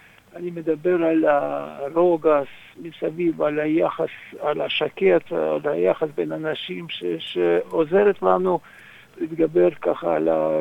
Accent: Moldova; moved away as an adult; also born or lived in Russia; now in Israel; נולדתי ברוסיה, ברית המועצות לשעבר. אנחנו סך הכל ממולדובה.

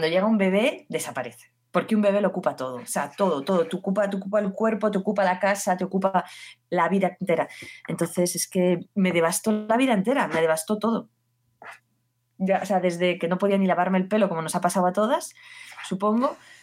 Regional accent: Basque Country, Spain; yo soy del País Vasco y mi pareja es, o sea, mi chico es de Canarias.

